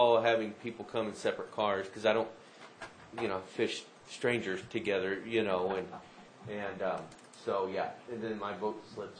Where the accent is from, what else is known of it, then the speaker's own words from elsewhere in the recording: Ireland; I'm Irish, so I turn red.